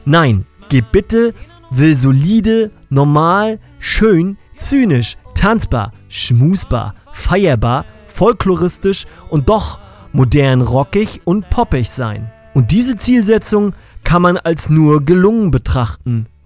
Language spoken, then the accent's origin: German; Mecklenburg-Vorpommern, Germany; mit der ich mich als Mecklenburger, den der Hipster-Hype der Hauptstadt auch hart nervt, super identifizieren kann